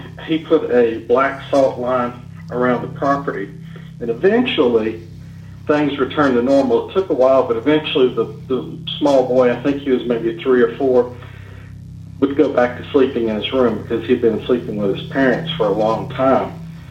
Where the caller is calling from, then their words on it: Nashville, Tennessee, United States; I'm calling from the Nashville area.